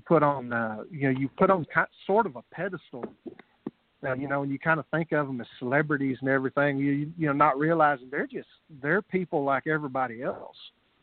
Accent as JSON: {"language": "English", "region": "Texas", "country": "United States", "said": "I'm stubborn as a mule. You know, I'm Texan, so I – You can't get rid of me that easy."}